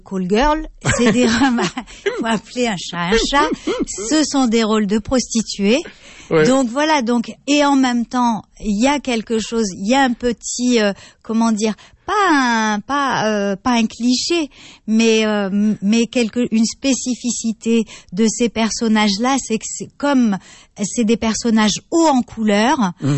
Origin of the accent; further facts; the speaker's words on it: Algeria; moved away; je suis partie d'Algérie parce que j'avais envie de jouer sans censure et de choisir ce que j'avais envie de faire.